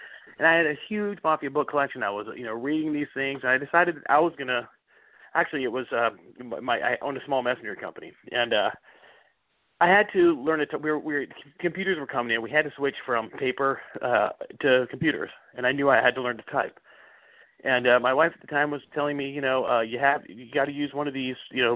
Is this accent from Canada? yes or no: yes; Canada; moved away; I moved to San Francisco from Canada, green, you know, naive country boy from Canada back in 1984 to play in a punk rock band